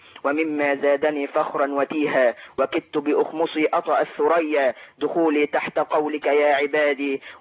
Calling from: Cairo, Cairo Governorate, Egypt; من القاهره.

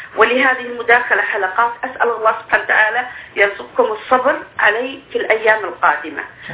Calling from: Bahrain; والإحداث اللي حدثت عندنا في البحرين

